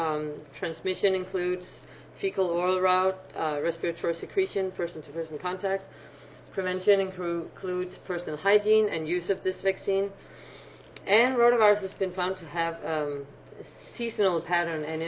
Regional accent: Denmark; moved away as an adult; now in United States; So I am from Denmark. I completed a master's in molecular biology before moving to the U.S. working as a research assistant.

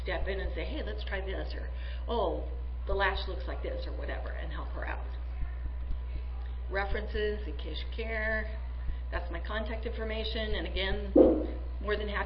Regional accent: Nebraska, United States; And I'm from Nebraska, and in Nebraska we have 2 physicians that practice breastfeeding medicine.

